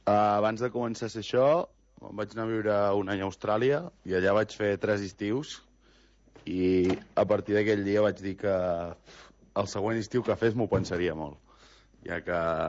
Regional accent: Ripoll, Catalonia, Spain; moved away as an adult; now in Argentina; soc de Ripoll, fa 5 anys que vinc a Argentina i porto 10 temporades consecutives d'esquí. Estic a la Patagònia, a la part dels Andes, i el lloc on es diu Cabiahue.

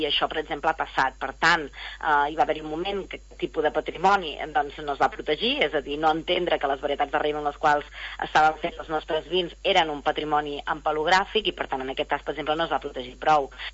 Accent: Girona, Catalonia, Spain; Jo sóc originària de Girona, la meva família, però d'origen han viscut en diferents pobles de l'Empordà, per tant, és un territori meu molt conegut

